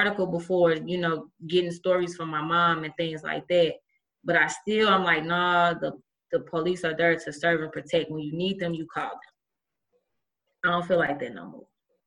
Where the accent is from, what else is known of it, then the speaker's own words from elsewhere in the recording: University City, Missouri, United States; I mean, I'm from University City. Kind of sheltered a little bit.